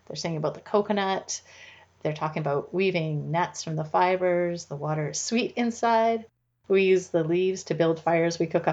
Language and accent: English; Canada; It's a really different headspace to be in than being a Canadian and being you know, most of us live thousands of miles away from coastline.